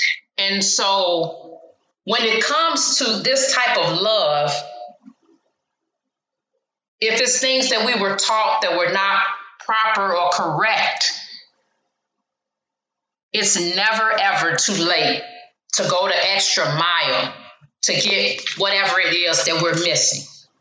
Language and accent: English; Chicago, Illinois, United States; there's a song that I used to sing when I was growing up in the Baptist church in Chicago.